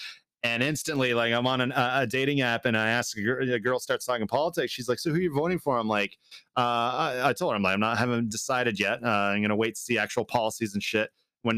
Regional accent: Canada; now in United States; I just got my citizenship only a couple years ago. I'm Canadian originally.

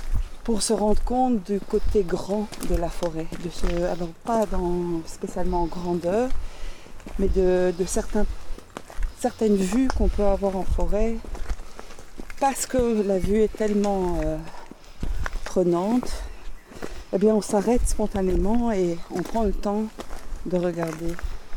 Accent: Brittany, France; je suis un mélange puisque je suis bretonne et je suis d'origine allemande de l'Est, puisque ma mère était de l'ex-RDA. … donc voilà, une origine diversifiée, européenne.

